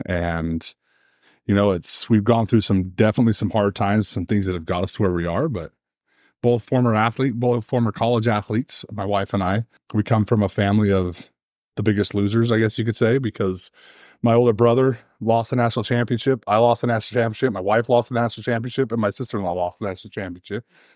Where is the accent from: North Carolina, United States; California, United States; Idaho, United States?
Idaho, United States; growing up in Idaho, they really didn't have sporting events on Sundays.